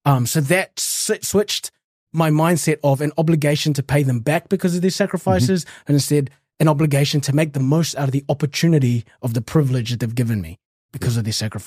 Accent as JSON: {"language": "English", "country": "Philippines", "lives_now": "Auckland, New Zealand", "said": "came to Auckland where I started to meet other Filipino friends. But before then, I actually hated being Filipino."}